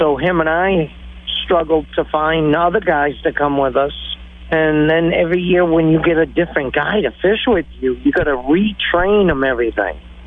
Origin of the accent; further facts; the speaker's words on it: Marshfield, Massachusetts, United States; I mean, you know, I come from Marshfield. That's where I'm from. I'm from the South Shore, so I'm familiar where you're at.